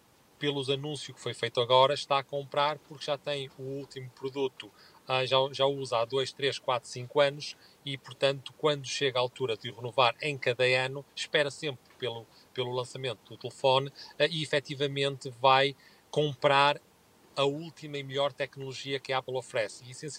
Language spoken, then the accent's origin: Portuguese; Portugal; moved away; nós como portugueses sentimos-nos bastante orgulhosos